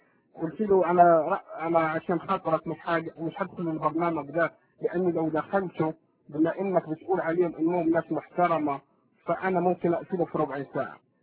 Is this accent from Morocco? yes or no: yes; Morocco; now in Montreal, Canada; المهم هاجرت من المغرب، جيت على كندا في مدينة مونتريال